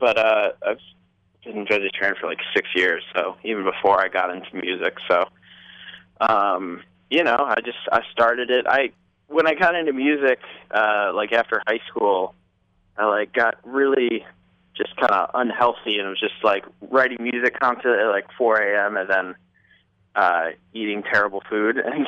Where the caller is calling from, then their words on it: Spring Grove, Illinois, United States; I'm in the Chicago suburbs currently.